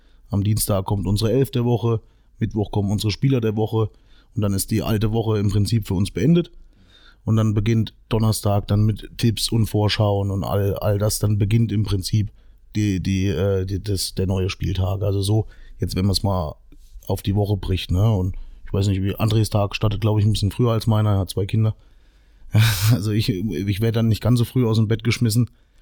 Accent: Meiningen, Thuringia, Germany; ich bin aus Meining

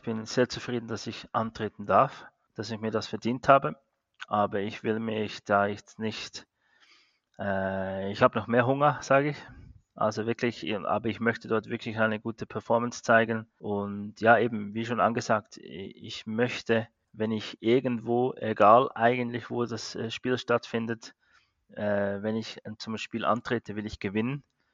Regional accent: Cham, Zug, Switzerland; Also das ist bei mir, wo ich aufgewachsen bin, in Cham, Kanton Zug, an der Langackerstraße 5.

